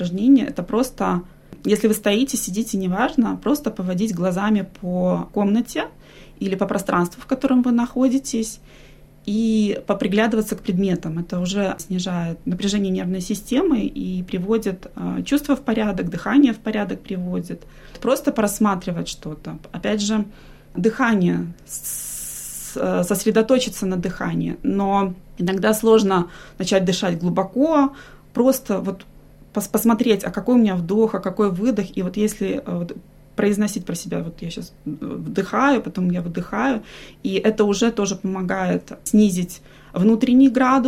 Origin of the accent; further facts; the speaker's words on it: Minsk, Belarus; now in Australia; Я с семьей переехала из Беларуси, из Минска мы приехали в 2017 году.